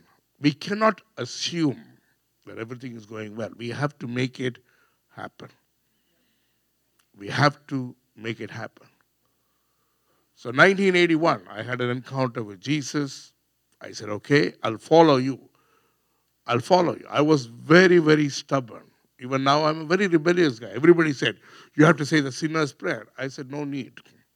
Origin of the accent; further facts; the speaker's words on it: India; So in India, I'm an Indian man. In India, it's very different.